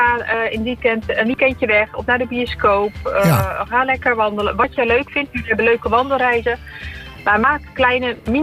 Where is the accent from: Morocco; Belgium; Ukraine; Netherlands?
Netherlands; Rotterdam, South Holland; Midden-Nederland, de regio in ieder geval waar ik vandaan kom, het Rotterdamse